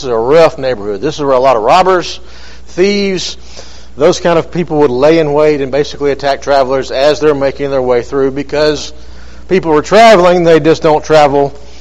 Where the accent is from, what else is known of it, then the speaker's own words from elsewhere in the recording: Hazel Green, Alabama, United States; Born and raised in Hazel Green, Alabama, so I'm local. Went to Hazel Green High School.